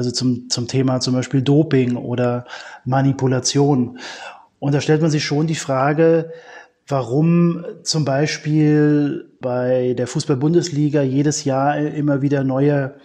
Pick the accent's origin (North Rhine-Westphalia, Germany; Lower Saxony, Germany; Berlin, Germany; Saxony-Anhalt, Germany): Berlin, Germany; born there; Ich bin 1976 in Berlin geboren